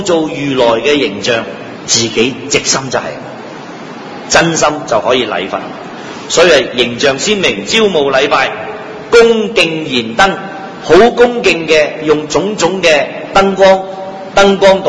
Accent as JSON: {"language": "Cantonese", "country": "China", "said": "我們中國人有一個禁字"}